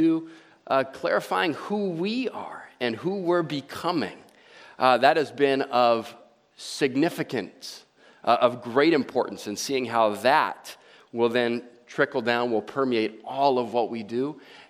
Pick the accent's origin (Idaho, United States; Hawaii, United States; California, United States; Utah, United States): Hawaii, United States; So it's not intentional because I'm from Hawaii that I'm giving you the shaka this morning.